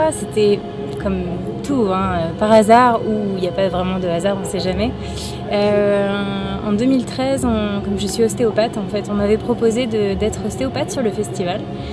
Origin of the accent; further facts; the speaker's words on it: Tours, Centre-Val de Loire, France; Et moi, oui, je suis une vraie.